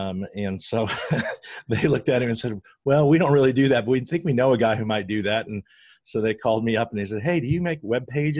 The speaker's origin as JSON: {"language": "English", "town": "Flint", "region": "Michigan", "country": "United States", "tie": "born or raised there", "said": "I came from a very blue collar area at that time. I grew up outside the Flint, Michigan area, which has obviously been known for a lot of problems."}